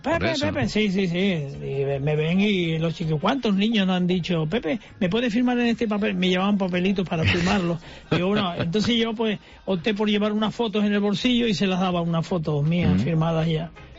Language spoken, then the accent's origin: Spanish; Canary Islands, Spain; nos veremos en cualquier plaza de cualquier isla, porque yo soy canario de mis yo isla.